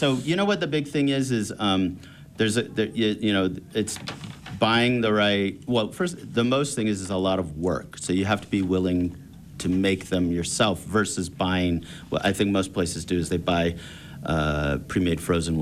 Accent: Santa Cruz, California, United States; I grew up in Santa Cruz, California, which reminds me a lot of Park City in the sense it's just a place you just always want to be outdoors.

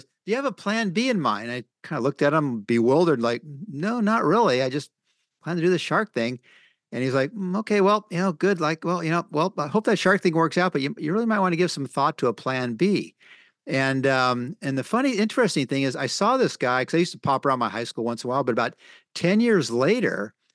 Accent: Pruneville, California, United States; I grew up in the Monterey area, in a little area called Pruneville.

